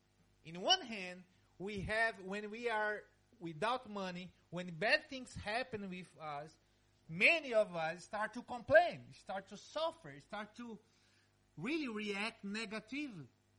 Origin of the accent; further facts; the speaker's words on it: Brazil; English is a second language; because I'm from Brazil. I like to see snow from afar